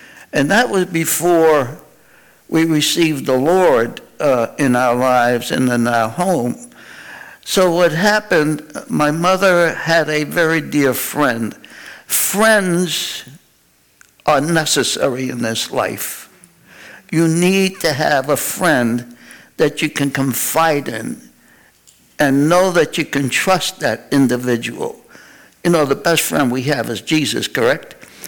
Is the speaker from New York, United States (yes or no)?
yes; New York City, New York, United States; So that was part of a small snippet of growing up in New York City.